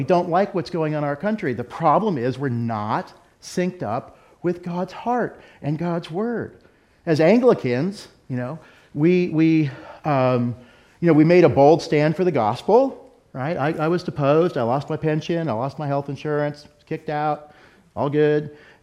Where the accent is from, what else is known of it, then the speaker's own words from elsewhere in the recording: Texas, United States; Like, I'm from Texas. Texas is the fastest growing Islamic state in the United States right now.